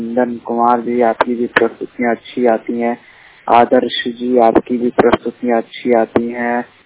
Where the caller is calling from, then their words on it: Lucknow, Uttar Pradesh, India; मैं यूपी के लखनऊ जिले से … बात कर रहा हूँ